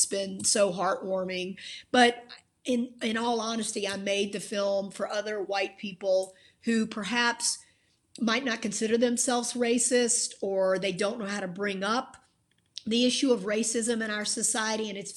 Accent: the South, United States; it was very difficult for me to believe growing up in the South that we did not outlaw legal discrimination against African-Americans until 1965

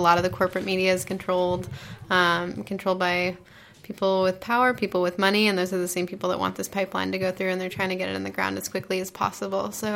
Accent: Washington, United States; I'm here from Washington State, and I'm here to stand in solidarity.

